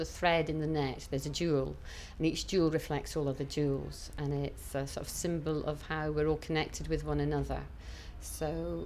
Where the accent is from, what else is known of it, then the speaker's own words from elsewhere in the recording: Cupar, Scotland, United Kingdom; I'm 49 years old and I come from Cooper in Fife in Scotland.